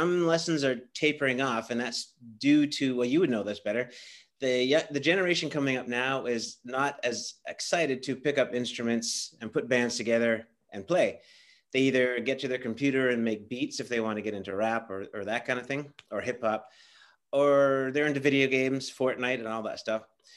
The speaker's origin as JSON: {"language": "English", "country": "Canada", "said": "since I'm Canadian"}